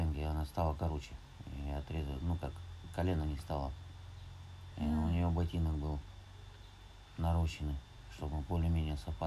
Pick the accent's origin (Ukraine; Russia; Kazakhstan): Kazakhstan; born there; Я родился в Казахстане.